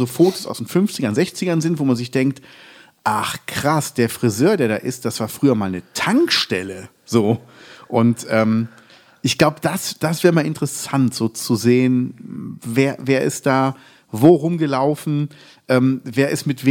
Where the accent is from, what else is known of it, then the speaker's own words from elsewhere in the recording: Cologne, North Rhine-Westphalia, Germany; now in Ruppichteroth, Germany; Ich bin in Köln groß geworden, lebe jetzt in Ruppichteroth.